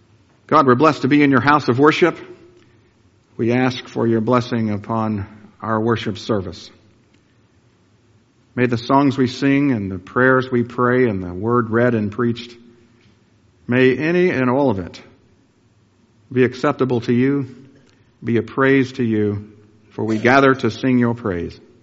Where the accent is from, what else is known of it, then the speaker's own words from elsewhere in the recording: Georgia, United States; I come from Georgia, way across the way, and we wave over there.